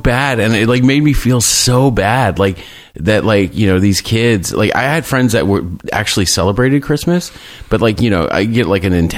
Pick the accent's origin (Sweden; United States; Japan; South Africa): Japan; also born or lived in South Korea; Growing up in Japan and South Korea, you have these like 10, 12-hour flights back and forth between the U.S. with one game.